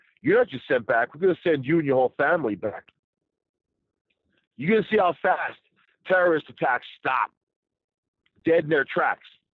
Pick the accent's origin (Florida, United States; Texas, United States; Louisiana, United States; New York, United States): New York, United States; New York City; because I'm from New York City. You know, originally Long Island, New York City, Brooklyn, Queens, Bronx